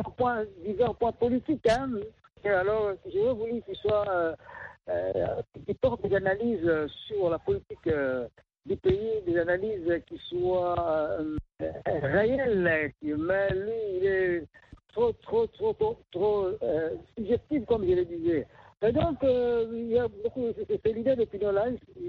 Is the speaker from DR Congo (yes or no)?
yes; DR Congo; Chez moi, vous savez, chez nous, en Afrique du Congo